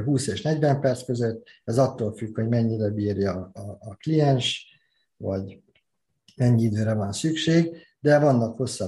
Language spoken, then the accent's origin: Hungarian; Kecskemét, Bács-Kiskun, Hungary; Én kecskeméti vagyok, innen jártunk fel Budapestre